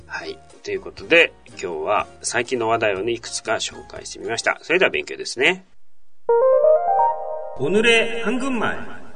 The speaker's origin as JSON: {"language": "Japanese", "town": "Sapporo", "region": "Hokkaido", "country": "Japan", "tie": "born or raised there", "lives_now": "Seoul, South Korea", "said": "故郷の札幌のことを話したりしてたら、地元の北海道新聞から取材を受けたんですよね。"}